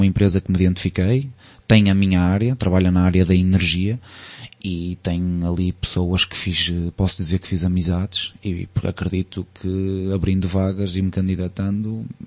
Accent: Azores, Portugal; moved away as an adult; Eu quando saí dos Açores defini logo que queria tirar o mestrado

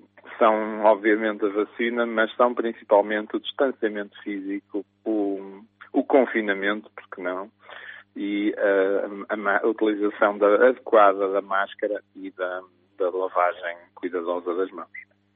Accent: Braga, Norte, Portugal; now in Aveiro, Portugal; eu sou originário de Braga, estudei também no Porto e trabalho e vivo aqui em Aveiro

